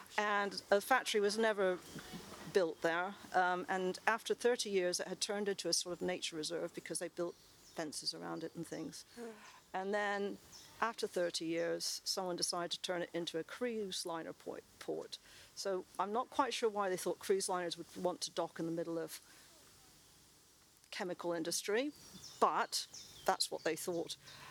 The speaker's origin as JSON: {"language": "English", "region": "Texas", "country": "United States", "tie": "born or raised there", "moved": "yes", "said": "And I grew up on the Gulf Coast of Texas, where a quarter of the petrochemicals of that country are manufactured within about 20 miles of where I grew up."}